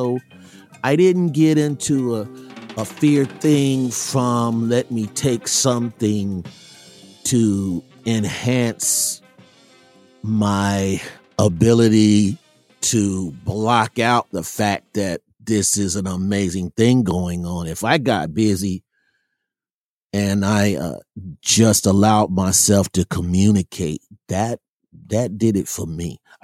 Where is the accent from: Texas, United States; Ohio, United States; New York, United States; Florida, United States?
Ohio, United States; Dayton; I went to Cincinnati. I'm from Dayton, Ohio.